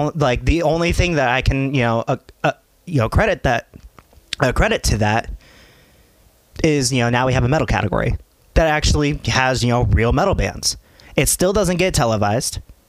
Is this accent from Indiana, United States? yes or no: yes; Fort Wayne, Indiana, United States; I'm a random from Fort Wayne, Indiana.